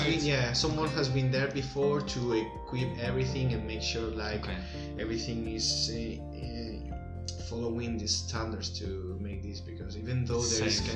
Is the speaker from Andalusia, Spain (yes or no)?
no; Sant Feliu de Guíxols, Catalonia, Spain; But I grew up in San Feliu, the Guíxols, because in Catalonia we have different San Feliu's.